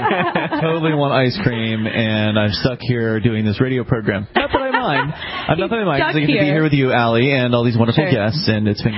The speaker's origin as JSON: {"language": "English", "region": "Florida", "country": "United States", "said": "I'm from Florida originally."}